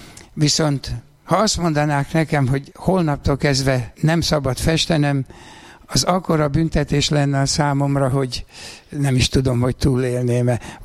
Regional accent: Ráckeve, Pest, Hungary; Az, hogy én Ráczkevén születtem, és ide visszaköltöztem, meg mindig is ráczkevei festő voltam

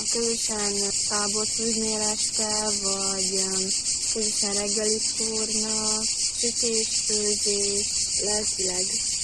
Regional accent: Hungary; 15 éves, Magyarországról jöttem. Én is vagyok, 17 éves, testvérek vagyunk.

